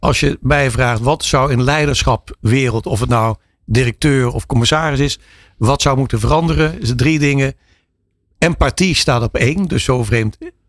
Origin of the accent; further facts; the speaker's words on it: Limburg, Netherlands; En ik mag dat zeggen als Limburger.